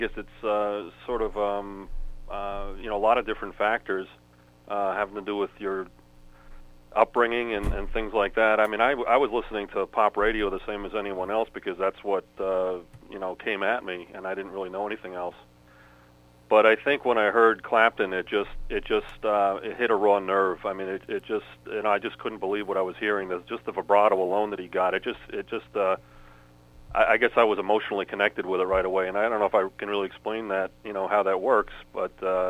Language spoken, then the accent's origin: English; Long Island, New York, United States; I was born in Brooklyn. Actually moved to Long Island when I was about three, I suppose. So that's pretty much where I spent my growing years in Long Island.